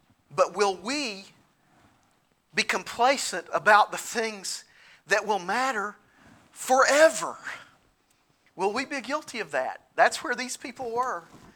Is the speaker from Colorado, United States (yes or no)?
no; Tennessee, United States; Reminds me of my days growing up in East Tennessee and sledding down the hill in front of our house.